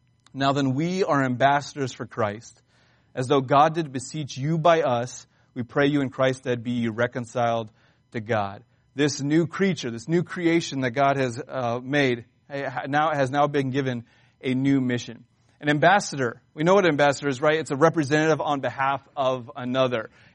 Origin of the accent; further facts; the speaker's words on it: United States; born there; I was born in America, a free country.